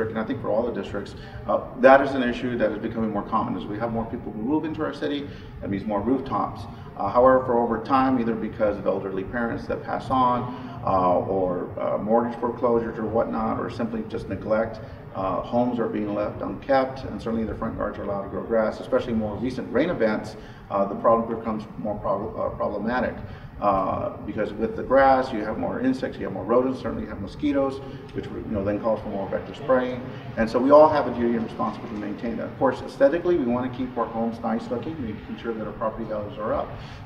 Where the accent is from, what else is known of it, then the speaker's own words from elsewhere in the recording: McAllen, Texas, United States; because I was born and raised in McAllen, that, you know, I lived off 4 Mile Line and on 23rd Street, that you can get to Love Plaza Mall in 10 minutes.